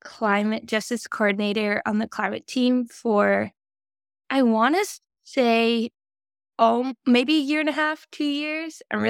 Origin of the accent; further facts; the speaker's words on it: Manitoba, Canada; now in West Vancouver, Canada; I currently reside in West Vancouver or Coast Salish territory, but I grew up on Treaty 1 land. I'm a proud citizen of the Manitoba Métis Federation on my dad's side, but then on my mom's side, I have mixed European